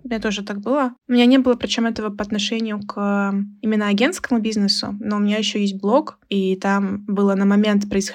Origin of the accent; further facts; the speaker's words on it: Russia; говорила, ребят, я из России, это будет проблемой